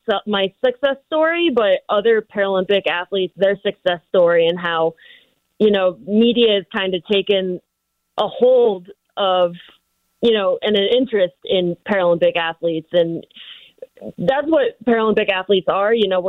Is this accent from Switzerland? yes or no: no; St. Louis, Missouri, United States; So growing up in St. Louis, I swam for CSP Tide Riders, which is a club down in Clayton, like Clayton Shaw Park.